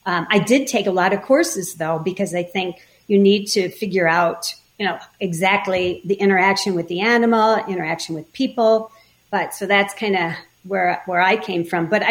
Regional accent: Minneapolis, Minnesota, United States; So I grew up in Minneapolis.

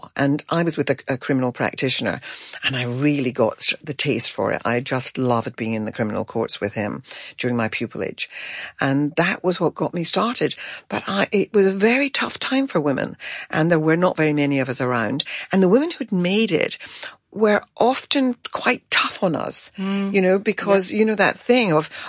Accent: Glasgow, Scotland, United Kingdom; moved away as an adult; And so for a working class woman, as I was coming from Glasgow to study law, I was a very rare bird and I had no connections.

